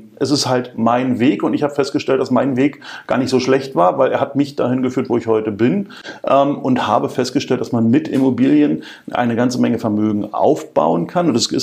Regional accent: Brandenburg, Germany; now in Berlin, Germany; 44, lebe jetzt in Berlin, bin nördlich von Berlin geboren, aufgewachsen, am Rand von Berlin.

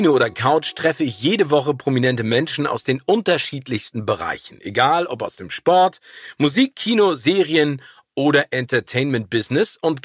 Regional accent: Hamburg, Germany; Er kocht unglaublich gerne, sammelt Uhren und ist meiner Heimatstadt Hamburg sehr verbunden.

